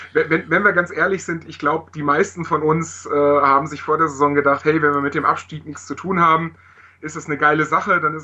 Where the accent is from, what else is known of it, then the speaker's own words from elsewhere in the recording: Augsburg, Bavaria, Germany; Ursprünglich komme ich aus Augsburg und wohne da.